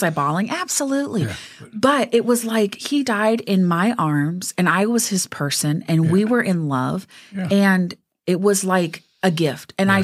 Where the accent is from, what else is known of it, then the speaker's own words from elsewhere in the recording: Mount Vernon, Iowa, United States; I grew up in Mount Vernon.